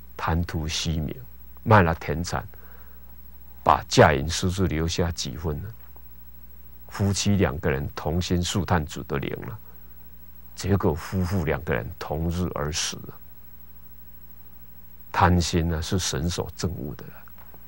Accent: Taiwan; 我们台湾话哦，台湾的俗语这样说了

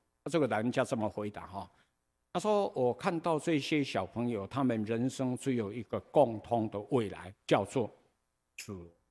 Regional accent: Taiwan; 当我懂事的时候，我就是台湾人啊。

